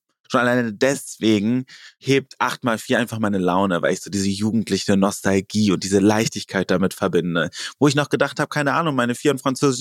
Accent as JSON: {"language": "German", "town": "Cologne", "region": "North Rhine-Westphalia", "country": "Germany", "tie": "born or raised there", "said": "ich bin in der Kölner Innenstadt groß geworden. Wer will mir was erzählen, das ist mein Zuhause."}